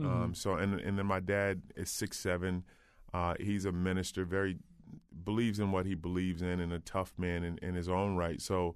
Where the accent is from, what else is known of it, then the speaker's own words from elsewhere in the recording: Old Saybrook, Connecticut, United States; I did. I grew up in Old Saybrook. Old Saybrook, I actually went to elementary school there, and all of my schooling came there.